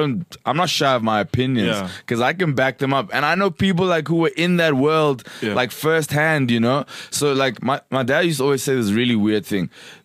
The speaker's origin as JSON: {"language": "English", "town": "Katlehong", "region": "Gauteng", "country": "South Africa", "said": "So I'm originally from Katlehong. I live in Chongweni."}